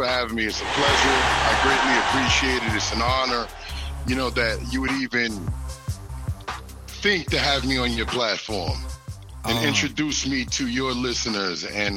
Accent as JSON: {"language": "English", "region": "New York", "country": "United States", "lives_now": "Atlanta, United States", "said": "I'm from New York originally, and I currently live in Atlanta, Georgia. I'm a New York guy through and through."}